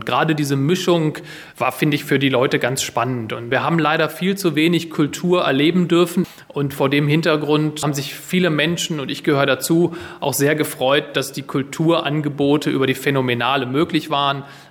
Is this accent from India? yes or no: no; Wolfsburg, Lower Saxony, Germany; born there; Ja, ich bin gebürtiger Wolfsburger